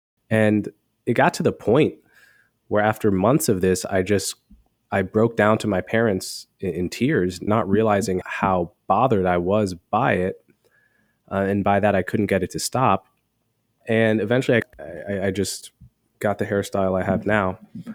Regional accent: Montclair, New Jersey, United States; So I grew up in Montclair, New Jersey, which is a nice suburb outside of New York City, very racially diverse.

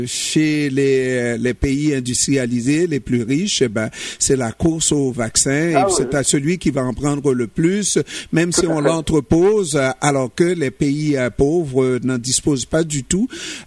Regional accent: Haiti; dans mon pays d'origine qui s'appelle Haïti

